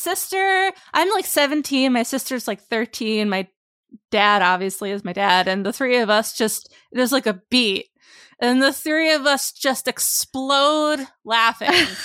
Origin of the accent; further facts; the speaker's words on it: New Jersey, United States; close to where I grew up in New Jersey.